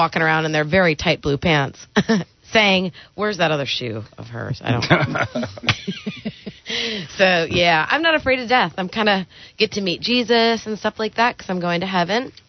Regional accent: Kent, Washington, United States; I'm from Kent, so I wanted to say hot dog water.

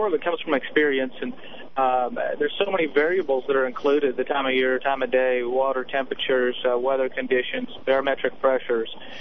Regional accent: Spokane, Washington, United States; Yeah, I grew up in Spokane.

